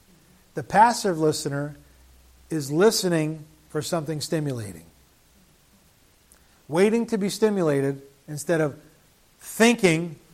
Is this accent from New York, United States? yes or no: no; Agawam, Massachusetts, United States; I remember growing up in Agawam, Massachusetts. We had a lot of traditions.